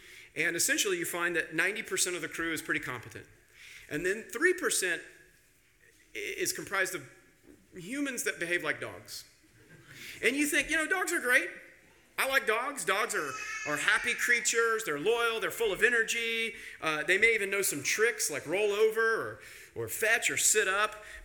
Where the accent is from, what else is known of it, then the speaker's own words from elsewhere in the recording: Kansas, United States; So I'm from Kansas, and all of you look, as much as you can tell by looking, to be educated people. There is no ocean in Kansas.